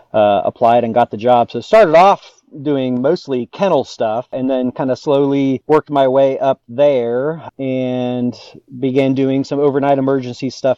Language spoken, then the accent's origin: English; Sacramento, California, United States; I grew up in Sacramento.